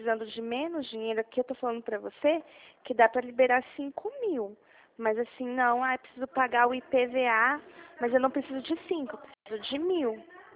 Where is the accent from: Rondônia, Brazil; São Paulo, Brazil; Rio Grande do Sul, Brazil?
São Paulo, Brazil; Dracena; aqui de Dracena.